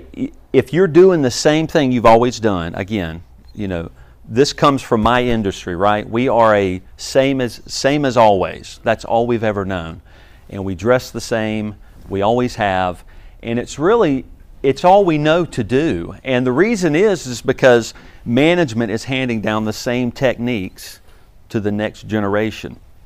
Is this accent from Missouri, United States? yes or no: no; Easley, South Carolina, United States; I'm originally from Greenville. Originally from Easley, actually.